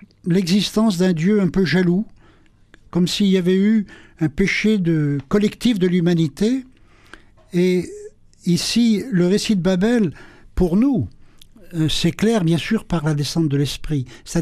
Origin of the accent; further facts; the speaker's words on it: Brittany, France; first language Breton; Je suis breton, j'ai appris le breton quand j'étais petit, je veux dire, c'est une richesse.